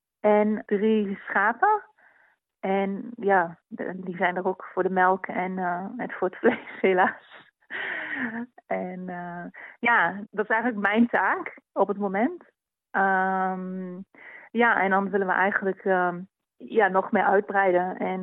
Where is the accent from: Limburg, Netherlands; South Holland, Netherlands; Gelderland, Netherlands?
Gelderland, Netherlands; Eibergen; now in Buxton, United Kingdom; Ik ben opgegroeid in Achterhoek, in Eibergen. En ik ben in het buitengebied daar opgegroeid, geboren en getogen.